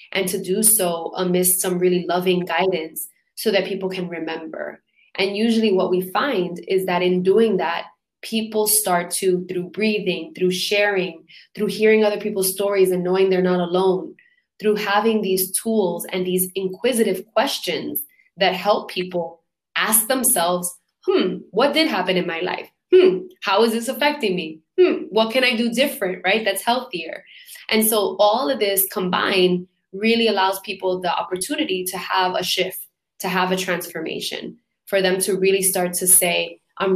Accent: New York City, New York, United States; now in Puerto Rico; You know, I grew up in Brooklyn, I grew up in then in Queens, in New York, and then now I live in Puerto Rico.

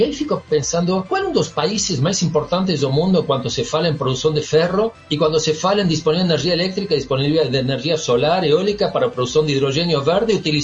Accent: Brazil; De 8 a 5, de segunda a sexta, eu sou brasileiro

